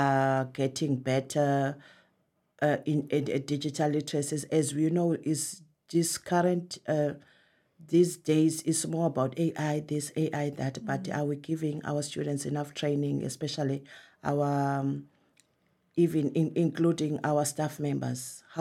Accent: South Africa; now in Oxford, United Kingdom; from South Africa.

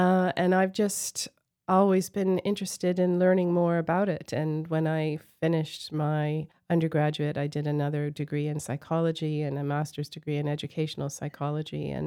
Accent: Ottawa, Ontario, Canada; I was born and raised in Ottawa, Canada. And Ottawa is the capital city of Canada.

